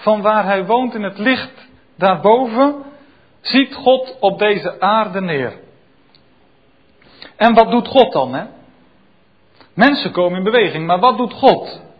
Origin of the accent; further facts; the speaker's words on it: Netherlands; Nou, wij denken als Nederlanders, we gaan wat doen, we gaan geld inzamelen.